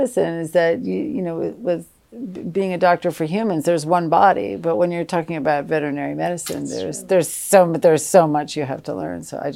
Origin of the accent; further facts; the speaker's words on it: New England, United States; also born or lived in Los Angeles; I lived in LA for 30 plus years and finally came back. I mean, I'm originally from New England.